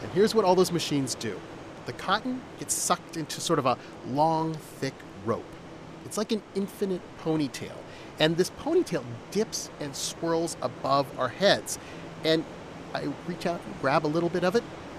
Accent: Canada; And I can say that as a Canadian.

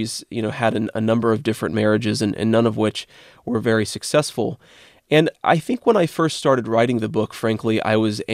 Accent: Middletown, Ohio, United States; So I'm from Middletown, Ohio, which is a small steel town in southwestern Ohio.

